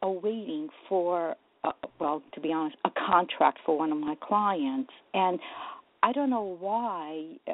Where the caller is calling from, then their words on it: New Jersey, United States; I'm from New Jersey.